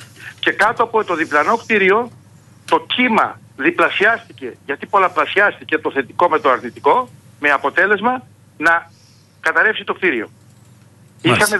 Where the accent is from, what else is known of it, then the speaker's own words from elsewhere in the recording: Kalamata, Peloponnese, Greece; Σαν καταγόμενος από τη Μάνη στην πατρίδα μου στην Καλαμάτα το 86, νέος επιστήμονας τότε